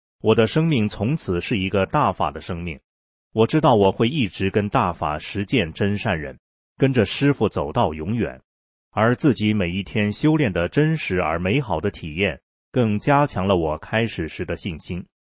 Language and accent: Chinese; China; born there; 我想是因为我出生在中国社会的底层，我从小多病，一直在死亡线上挣扎